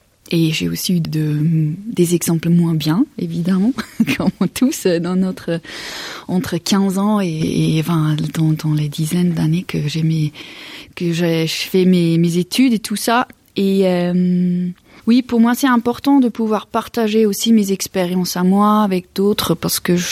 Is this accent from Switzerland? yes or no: yes; Switzerland; accent: Swiss German; French is a second language; Alors, je suis suisse-allemande. Voilà. Comme ça, c'est aussi clair d'où vient mon accent.